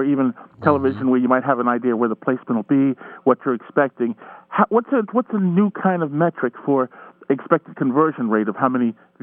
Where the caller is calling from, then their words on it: New Rochelle, New York, United States; and I'm from New Rochelle, actually.